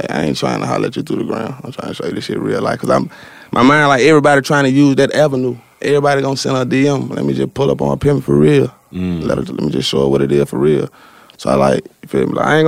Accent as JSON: {"language": "English", "town": "Atlanta", "region": "Georgia", "country": "United States", "said": "I love them Birds, though. You feel me? Like, I'm from Atlanta."}